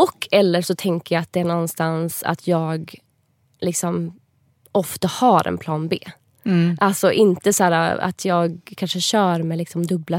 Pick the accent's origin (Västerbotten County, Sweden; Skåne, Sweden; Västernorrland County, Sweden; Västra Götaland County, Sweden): Västerbotten County, Sweden; Umeå; now in Stockholm, Sweden; jag bor här nu i Stockholm, jag kommer från Umeå